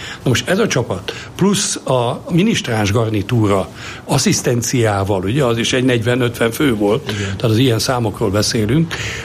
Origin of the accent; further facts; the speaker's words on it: Budapest, Hungary; Én ezekben, a Mátyás templomnál nőttem föl